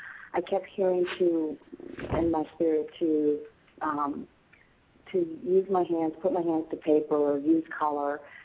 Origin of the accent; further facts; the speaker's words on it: California, United States; I grew up predominantly in the San Francisco Bay Area, and predominantly black, all black community.